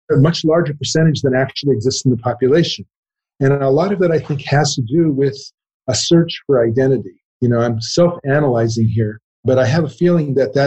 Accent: United States; moved away as an adult; now in Israel; I live and work in Israel now, and I have since I was 20 years old. But I grew up in the United States.

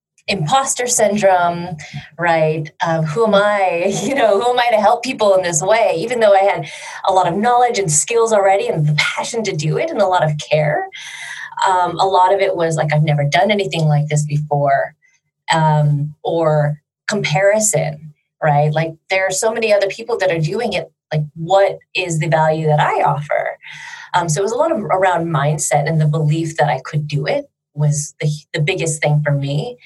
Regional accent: San Francisco Bay Area, California, United States; now in Bali, Indonesia; I am a life coach. I live in Bali, Indonesia, but I'm from the San Francisco Bay Area in the States.

